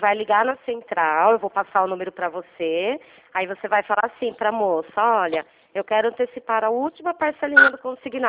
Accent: Itu, São Paulo, Brazil; Eu sou de Itu.

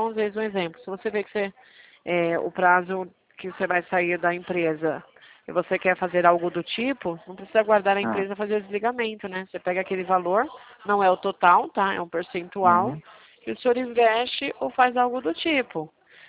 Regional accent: Jundiaí, São Paulo, Brazil; eu sou de Jundiaí, interior de São Paulo.

